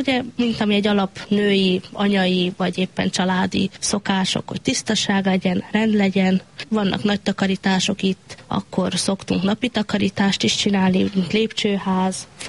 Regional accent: Budapest, Hungary; Hát igazából én itt nőttem föl

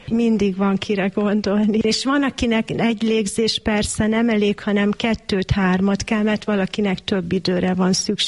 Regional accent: Zaránk, Heves, Hungary; also born or lived in Kuwait; Én Heves megyében nőttem fel, három településsel arrébb Zaránkon.

